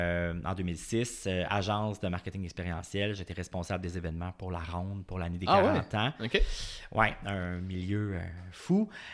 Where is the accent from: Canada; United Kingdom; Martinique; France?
Canada; Granby, Quebec; now in Montreal, Canada; Je viens du coin de Granby.